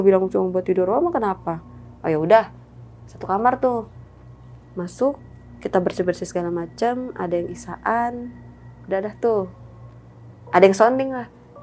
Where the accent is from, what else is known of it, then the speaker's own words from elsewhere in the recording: Jakarta, Indonesia; accent: Jakarta; mungkin karena logat gue sama si Afra ini kan agak ke Jakarta, balik lagi lebih ke Jakarta banget, jadi ya, oh orang Jakarta